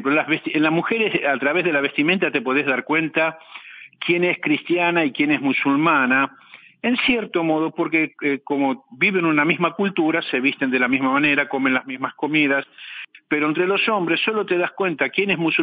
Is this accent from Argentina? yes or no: yes; Argentina; yo soy argentino, hijo de una tucumana y de un porteño, nieto de una genovesa y de un sirio